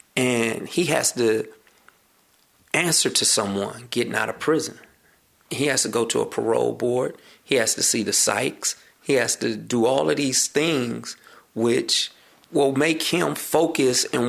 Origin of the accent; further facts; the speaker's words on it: Los Angeles, California, United States; now in San Francisco Bay Area, United States; I'm originally from Los Angeles, but now reside here in the Bay Area.